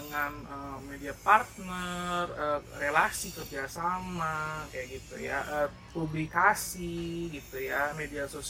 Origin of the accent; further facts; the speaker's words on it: Pontianak, West Kalimantan, Indonesia; Iya, Kalimantan Barat, Pontianak.